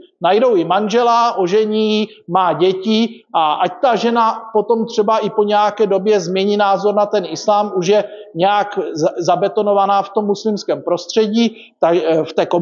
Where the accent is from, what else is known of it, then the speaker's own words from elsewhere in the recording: Frýdlant nad Ostravicí, Moravian-Silesian Region, Czechia; já jsem se narodil v Beskydech, nejsem teda přímo z Frýdku místku, jsem od Frýdlantu nad Ostravicí, což je ještě kousek za Frýdkem místkem.